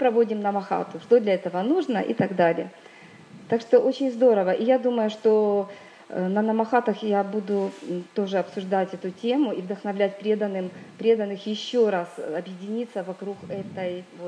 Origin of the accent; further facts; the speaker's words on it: Zhytomyr, Zhytomyr Oblast, Ukraine; Я из Житомира